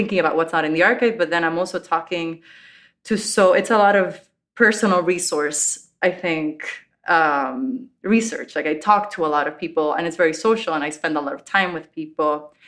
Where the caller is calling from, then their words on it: Bayamón, Puerto Rico; I am joining you from Bayamón, Puerto Rico.